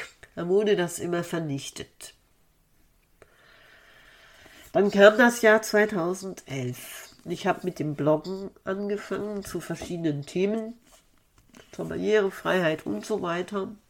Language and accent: German; North Rhine-Westphalia, Germany; born there; now in Kerpen, Germany; 24.12.1965 in Issum, Ortsteil Sevelen, am linken Niederrhein geboren. Ich lebe auch wieder am linken Niederrhein, allerdings seit 2014 nicht mehr in meinem Geburtsort, sondern in der Gemeinde Kerpen.